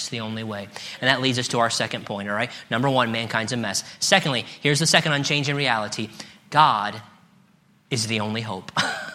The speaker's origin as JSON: {"language": "English", "region": "Illinois", "country": "United States", "tie": "born or raised there", "said": "I'm from Illinois. I grew up in Illinois, lived in Illinois my whole life. Illinois is a very, very corrupt state."}